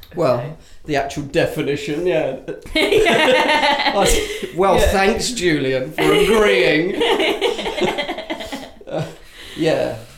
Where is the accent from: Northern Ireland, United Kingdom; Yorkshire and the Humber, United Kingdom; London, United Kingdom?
London, United Kingdom; London, Greenwich, Plumstead. Greenwich mainly, yeah.